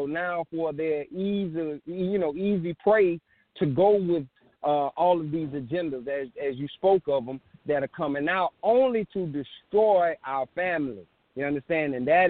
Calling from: South Carolina, United States; I'm calling from South Carolina.

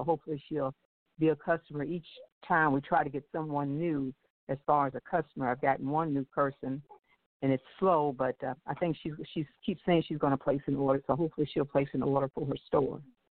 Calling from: Louisville, Kentucky, United States; from Louisville.

